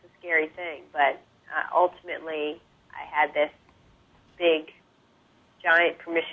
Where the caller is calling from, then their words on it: Brooklyn, New York, United States; Yeah, I'm calling from Brooklyn.